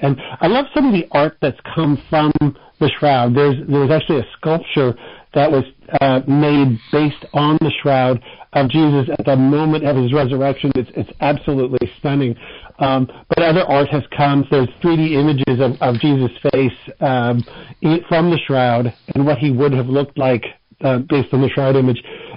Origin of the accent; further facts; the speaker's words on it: Canada; I grew up in Canada, and right now, hundreds of people are dying by what they call MAID, medical assistance in dying.